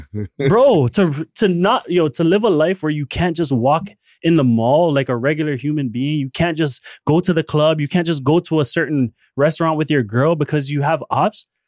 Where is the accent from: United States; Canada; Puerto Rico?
Canada; Toronto, Ontario; that's why I feel it for people from these circumstances who are growing up in Toronto community housing, resulting to making music and doing things like that for money, trapping, whatever it is, because the options were there for real.